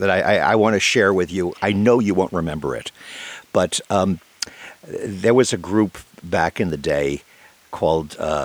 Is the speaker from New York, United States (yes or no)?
yes; New York City, New York, United States; I was from New York, where I was a DJ